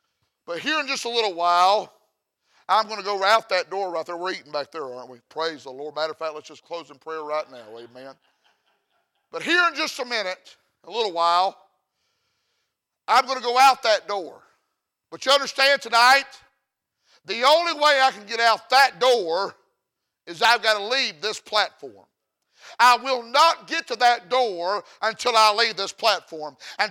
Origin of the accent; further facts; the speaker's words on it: Mississippi, United States; I'm from Mississippi and I'm a little bit of a slow learner, amen.